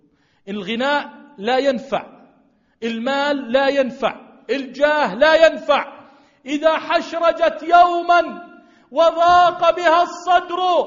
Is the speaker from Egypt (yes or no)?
no; Jordan; اجعل بلدنا الأردن واحة للأمن والأمان